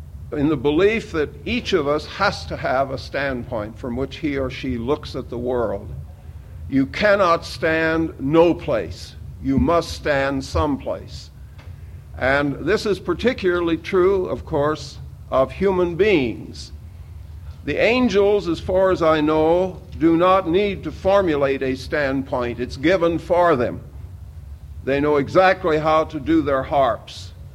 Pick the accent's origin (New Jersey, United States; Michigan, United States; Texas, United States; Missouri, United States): Missouri, United States; also born or lived in Oklahoma; I grew up in Missouri and Oklahoma in a physician's household